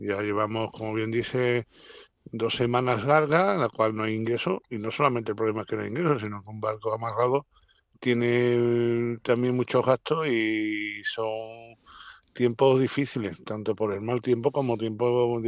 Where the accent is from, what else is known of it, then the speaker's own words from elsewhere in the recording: Isla Cristina, Andalusia, Spain; born there; yo nací en Isla Cristina, llevo muchos años